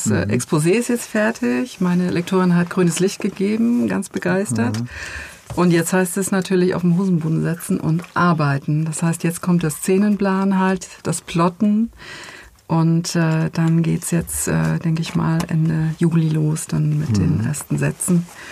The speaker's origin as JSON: {"language": "German", "country": "Germany", "tie": "born there", "said": "ich bin ja in der DDR geboren, 1974"}